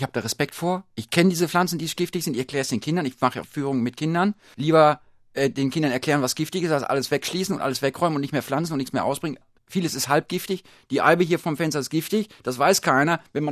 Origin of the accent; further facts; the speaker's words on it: Northern Germany, Germany; hier ist meine Heimat, hier bin ich groß geworden, ich bin Norddeutscher mit Leib und Seele